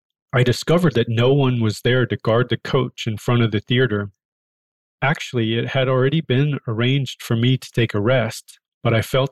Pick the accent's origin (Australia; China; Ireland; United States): China; Liaoning; My hometown is only 30 kilometers from Fushun. I was honored that Shenyan would be so close to my hometown.